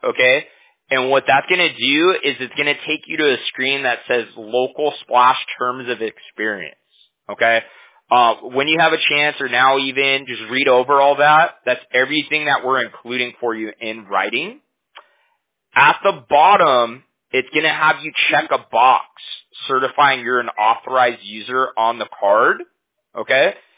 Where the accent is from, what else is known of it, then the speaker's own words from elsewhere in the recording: Huntington Beach, California, United States; We're in Orange County, based out of Fountain Valley. I'm from Huntington Beach. It's like the next town over.